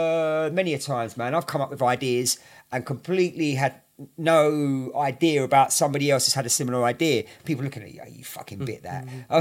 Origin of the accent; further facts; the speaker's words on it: London, United Kingdom; now in -; North London. Mm. And so early, I mean, shit. I mean, Holloway was fucking nuts.